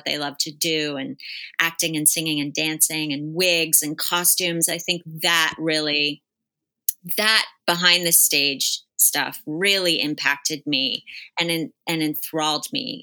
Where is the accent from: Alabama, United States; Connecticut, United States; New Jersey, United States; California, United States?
New Jersey, United States; Yes, I'm from Bergen County, New Jersey.